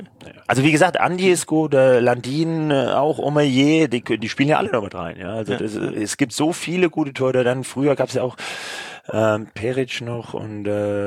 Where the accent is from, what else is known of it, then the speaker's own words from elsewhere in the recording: Bavaria, Germany; Ja, ich bin ja aus Franken.